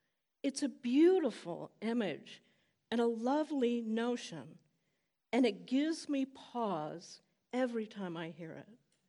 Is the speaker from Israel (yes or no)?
no; Midwest, United States; And trust me, I can discern this. I'm a Midwesterner.